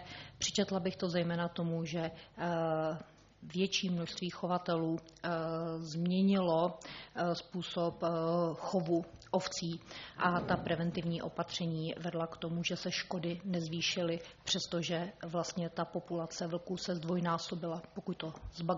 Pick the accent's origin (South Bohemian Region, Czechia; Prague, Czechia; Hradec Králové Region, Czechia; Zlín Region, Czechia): Hradec Králové Region, Czechia; jak pan inženýr Haverland, tak já pocházíme z Broumovska